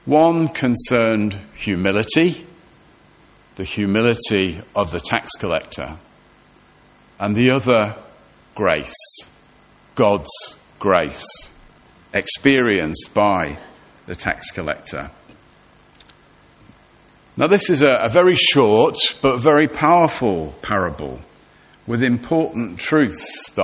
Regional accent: Cheadle, North West England, United Kingdom; When I was a child, growing up in Cheadle in Cheshire, our next door neighbour, he was a tax collector.

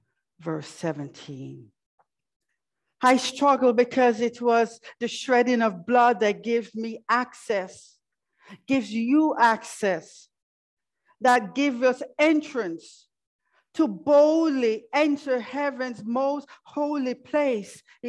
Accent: Jamaica; moved away as an adult; our church life as we grew up with in Jamaica. I've been in this country for 43 years

